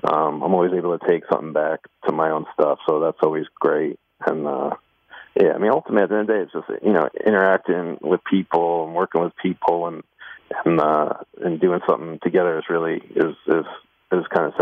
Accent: New Jersey, United States; You know, I grew up in New Jersey, and, you know, I'm pretty much a Jersey, New York style slice guy.

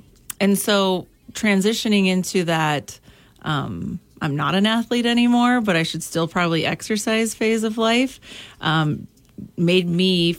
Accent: Kildare, North Dakota, United States; I grew up in Kildare, North Dakota, so out in western North Dakota. Played a lot of sports out there

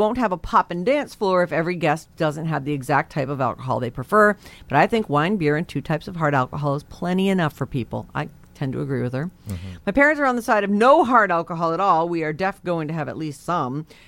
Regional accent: California, United States; now in Los Angeles, United States; I'm from the Bay Area. Yes, we now live in LA, and my family is scattered up and down the West Coast

